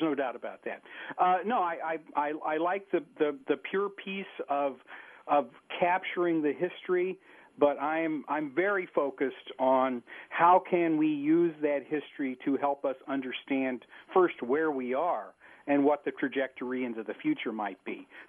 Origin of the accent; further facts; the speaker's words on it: South Carolina, United States; But, I grew up in South Carolina. I was a kid in the 1960s